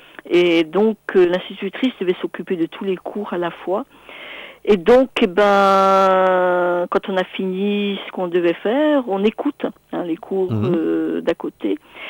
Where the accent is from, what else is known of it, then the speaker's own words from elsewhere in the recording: Brittany, France; accent: Vannetais Breton; Oui, je suis bretonne de naissance, dans la mesure où ma grand-mère ne parlait pas du tout français. Elle ne parlait que le breton, et donc j'ai appris comme ça, voilà. Donc c'est un breton... à la limite Morbihan-Finistère